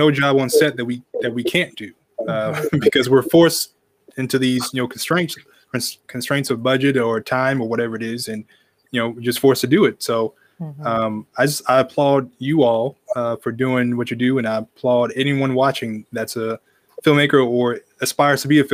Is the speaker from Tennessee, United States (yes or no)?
yes; Memphis, Tennessee, United States; now in South Haven, United States; especially in Mississippi and Tennessee, because I'm from Memphis. Originally I live in South Haven now.